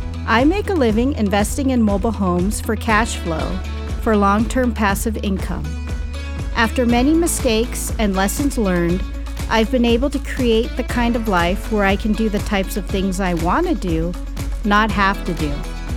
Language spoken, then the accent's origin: English; California, United States; Basically, I grew up in Orange County, California.